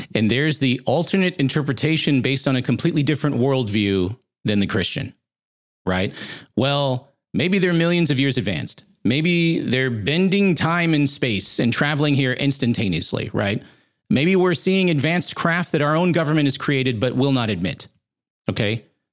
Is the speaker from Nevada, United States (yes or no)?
yes; Las Vegas, Nevada, United States; And by the way, I grew up in Las Vegas.